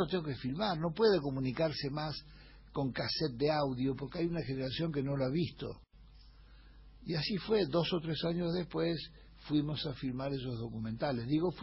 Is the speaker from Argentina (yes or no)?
yes; Olivos, Buenos Aires Province, Argentina; born there; Te dije que nací en Olivos, y los Scalabrini vivían en la misma manzana de la iglesia de Olivos, a media cuadra de la plaza, y yo vivía a una cuadra y media de la plaza.